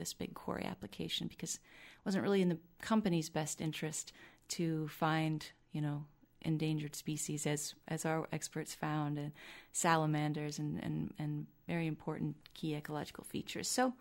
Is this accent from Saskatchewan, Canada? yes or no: no; Burlington, Ontario, Canada; in the middle of a place called Mount Nemo, where I grew up in Burlington